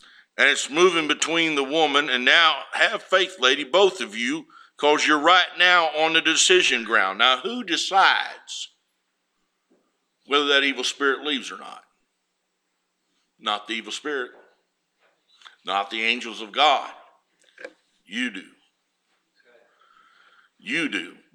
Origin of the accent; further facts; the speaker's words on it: West Virginia, United States; he found out I was from West Virginia, and he was from West Virginia